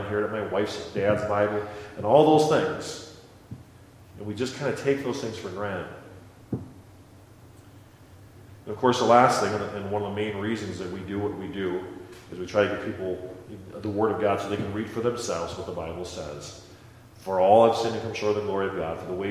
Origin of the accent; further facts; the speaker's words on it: Midwest, United States; We decided to do some steaks because we're from the Midwest.